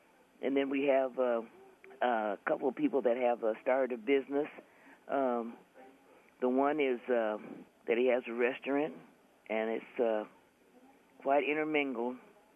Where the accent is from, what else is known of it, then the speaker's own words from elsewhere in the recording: Fort Dodge, Iowa, United States; In Fort Dodge.